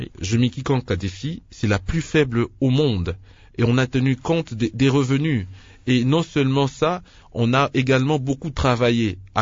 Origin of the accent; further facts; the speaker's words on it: DR Congo; en tant que Congolais et digne fils de ce pays